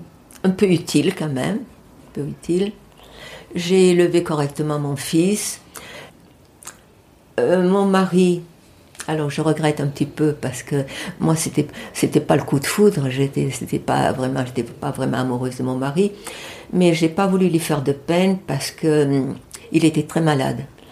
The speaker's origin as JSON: {"language": "French", "country": "France", "said": "en tant que Française"}